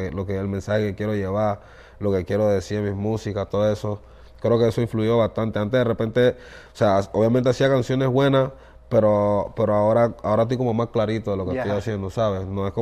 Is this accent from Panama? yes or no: yes; Panama; para que sepan que soy de Panamá, que no lo he olvidado, que sigo siendo el mismo.